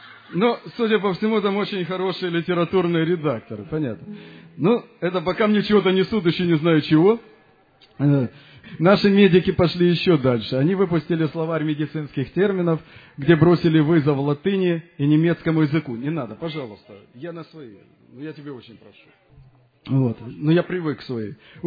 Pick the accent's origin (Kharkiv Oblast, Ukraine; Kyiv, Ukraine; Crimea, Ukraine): Kharkiv Oblast, Ukraine; Kharkiv; я приехал с Харькова, с Украины.